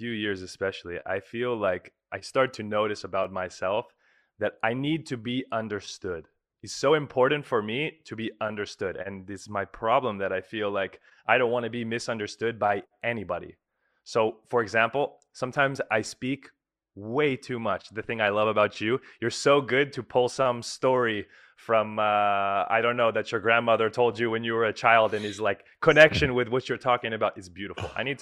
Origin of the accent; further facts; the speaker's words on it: California, United States; I think growing up in California, my experience was there people, and okay, I also grew up in like a Christian home, you know, like with these values.